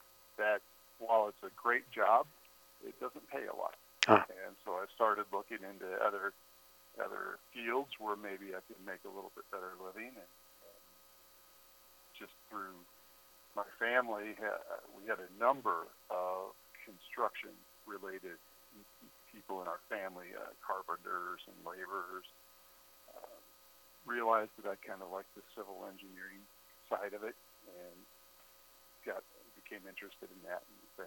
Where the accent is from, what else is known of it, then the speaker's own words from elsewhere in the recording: Missouri, United States; There are a number of rivers in South Missouri in the Ozark Mountains. So we'd go camping